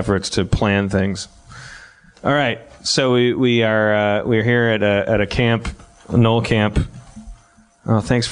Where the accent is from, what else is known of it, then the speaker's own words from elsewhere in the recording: Tempe, Arizona, United States; I'm from Tempe. I'm a Tempe stereotype.